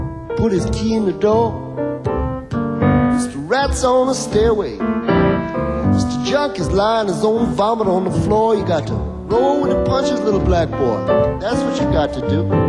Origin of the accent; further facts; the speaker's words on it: New Orleans, Louisiana, United States; also born or lived in Los Angeles; But I was born, then moved to New Orleans when I was like 2 days old.